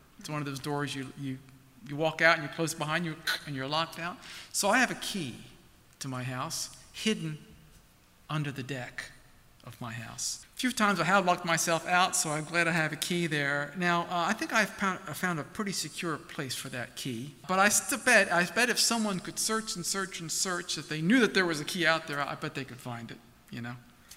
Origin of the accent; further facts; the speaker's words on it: Baltimore, Maryland, United States; accent: Baltimore; I don't know, with my Baltimore accent, I don't know if you're going to be able to understand me